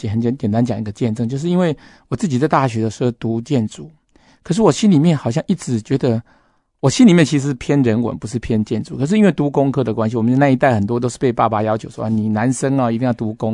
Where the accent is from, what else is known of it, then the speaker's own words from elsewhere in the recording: China; 因为其实我们中国人一直困在人情债里面